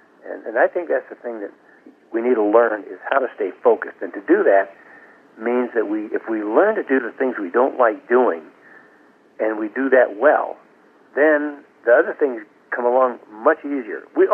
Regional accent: California, United States; Well, my father was a cattleman, so it was a kind of a ranch agricultural experience for me growing up.

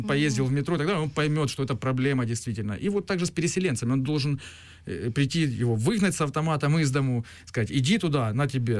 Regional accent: Ukraine; Я украинец, я в Украине.

